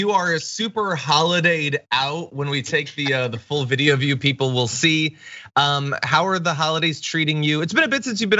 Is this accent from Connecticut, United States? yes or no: yes; Connecticut, United States; I would love to see some snow here. That's probably not gonna happen. But anyway, I do miss it. I grew up in Connecticut.